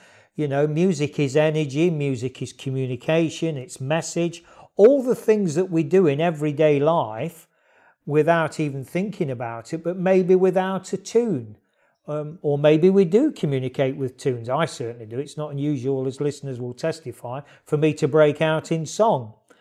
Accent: United Kingdom; you're an American lady and I'm a British stroke European guy

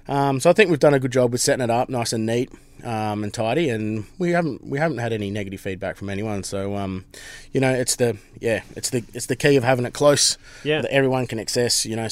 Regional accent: South Australia, Australia; We grew up in South Australia, so that was our form of pocket money right from when we were kids.

